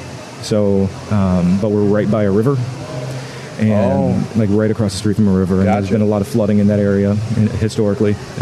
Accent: Milford, Michigan, United States; Milford, Michigan.

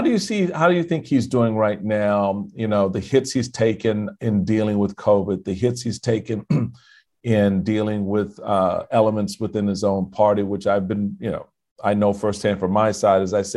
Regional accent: Washington, District of Columbia, United States; One of the things that always impressed me as a young kid growing up in the Petworth area of DC

